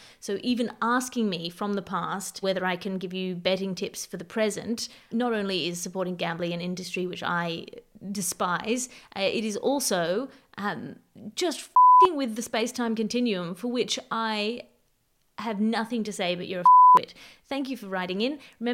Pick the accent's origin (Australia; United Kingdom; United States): Australia; I'm Australian.